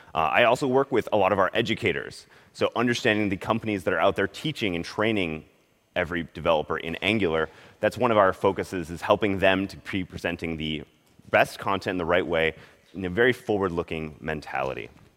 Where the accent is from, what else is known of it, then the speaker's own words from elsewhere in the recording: California, United States; See, I'm from Silicon Valley, and this is a little bit early for us